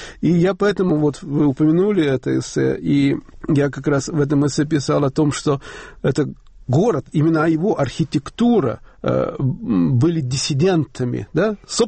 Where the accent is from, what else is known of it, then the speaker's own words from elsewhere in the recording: Chernivtsi, Chernivtsi Oblast, Ukraine; для меня город Черновцы родной не только потому, что я связан с ним жизнью своей, детством или отрочеством